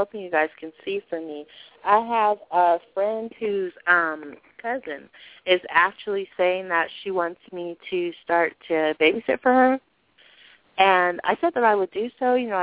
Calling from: Colorado, United States; Hello, ladies. … calling from Colorado.

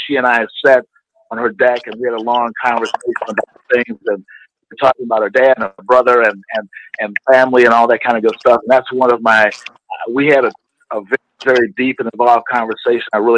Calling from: Illinois, United States; I'm calling from Illinois.

